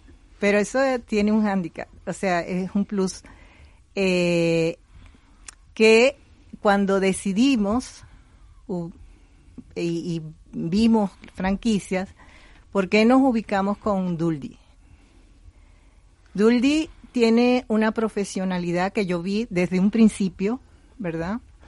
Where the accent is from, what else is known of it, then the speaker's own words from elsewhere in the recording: Venezuela; moved away as an adult; now in Spain; ya somos inmigrantes, ¿verdad? Somos venezolanos. Y tenemos un año aquí en España. Nuestros hijos están ya radicados aquí.